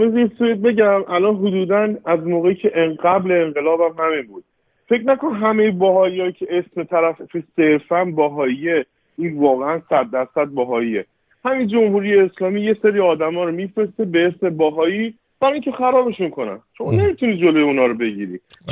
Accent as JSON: {"language": "Persian", "country": "Iran", "said": "همه ما ایرانیم آقا، جدای از این که ما چه دینی داریم، چه قومیتی داریم، چه رنگ پوستی داریم، ما هممون ایرانیم"}